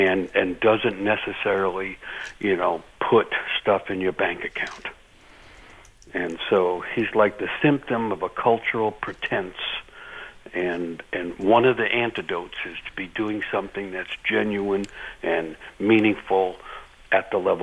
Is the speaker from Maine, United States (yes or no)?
no; New York City, New York, United States; I grew up in New York City.